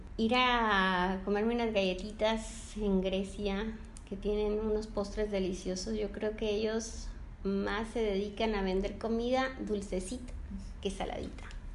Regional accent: Mexico; yo lo sé ahora porque soy mexicana

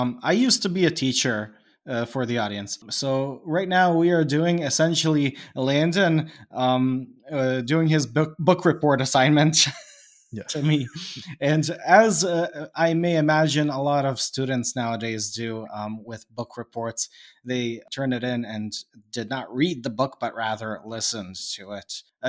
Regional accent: Canada; I grew up in Canada in the late 90s and early 2000s, and Canada is like 5 years late to the party.

